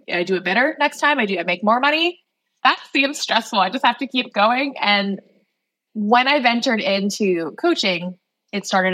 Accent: Hawaii, United States; now in Seattle, United States; I'm from Hawaii. I live in Seattle.

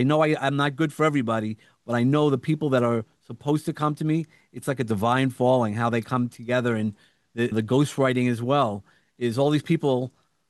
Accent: New York, United States; accent: New York; Everybody, it is a play off of my New York accent. So, for those who didn't guess, I have a New York accent.

